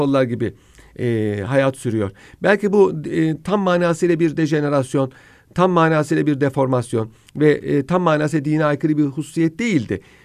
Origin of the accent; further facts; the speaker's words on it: Ankara, Turkey; Şimdi benim çocukluğum Ankara'da geçti.